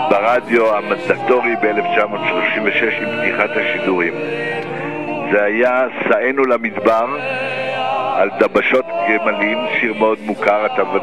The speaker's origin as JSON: {"language": "Hebrew", "town": "Jerusalem", "region": "Jerusalem District", "country": "Israel", "tie": "born there", "said": "אני נולדתי בירושלים"}